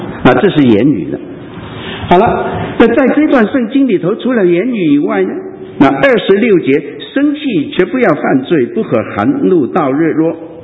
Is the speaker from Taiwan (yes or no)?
no; Hong Kong; 我告诉你不要学香港话，我是香港人，请你们不要学我们香港人的话